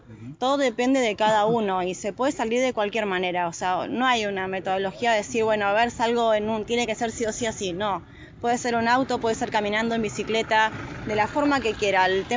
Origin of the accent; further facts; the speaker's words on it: Pinamar, Buenos Aires Province, Argentina; Somos de Pinamar.